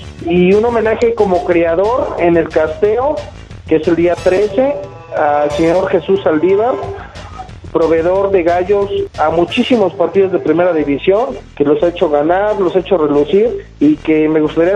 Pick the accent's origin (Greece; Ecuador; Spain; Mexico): Mexico; pues como mexicano hay que reconocerlo